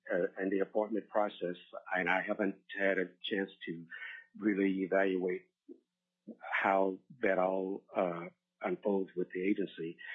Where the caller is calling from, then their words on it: Anchorage, Alaska, United States; I'm calling from Anchorage, Alaska.